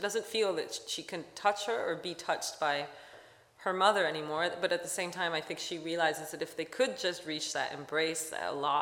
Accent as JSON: {"language": "English", "town": "Stamford", "region": "Connecticut", "country": "United States", "tie": "born or raised there", "said": "the house of my best friend growing up in Stamford, Connecticut, which was a place that I was at all the time"}